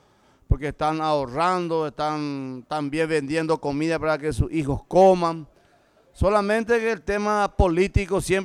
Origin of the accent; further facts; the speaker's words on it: Villa del Rosario, San Pedro, Paraguay; nosotros somos el profundo San Pedro, departamento de San Pedro. Venimos ahí también, yo soy de San Pedro Sur, de una ciudad de Villa del Rosario. Campesino